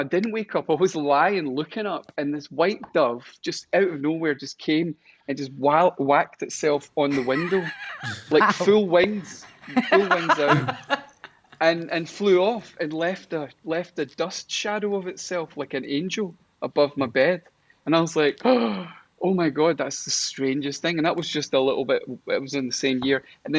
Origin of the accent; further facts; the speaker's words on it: Stafford, West Midlands, United Kingdom; born there; And I was born in Stafford.